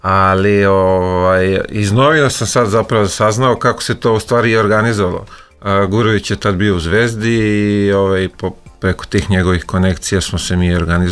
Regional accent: Belgrade, Serbia; ja sam sa Konjarnika, sjećam se da je termin bio u 8 na večer.

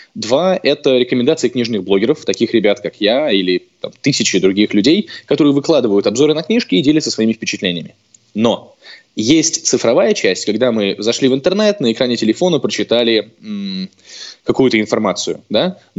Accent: Bryansk, Bryansk Oblast, Russia; Я сам из Брянска

